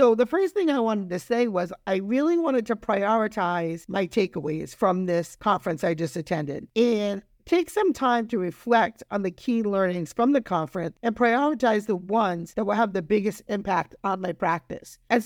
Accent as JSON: {"language": "English", "region": "Rhode Island", "country": "United States", "said": "Like I said, I'm from Rhode Island, and I didn't know anybody at this conference."}